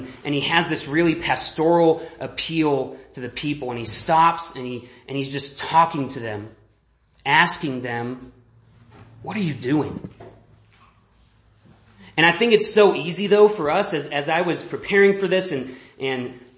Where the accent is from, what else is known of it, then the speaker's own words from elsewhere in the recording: Texas, United States; now in Laramie, United States; So I grew up in Texas, and I moved up to Laramie, Wyoming about almost 4 years ago.